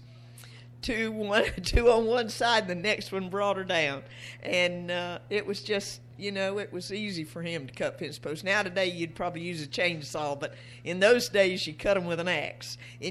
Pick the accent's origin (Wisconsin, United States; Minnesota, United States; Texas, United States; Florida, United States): Florida, United States; Indiantown; we come back home to Indiantown. I was born and raised in Indiantown. I was born there November 23rd, 1929.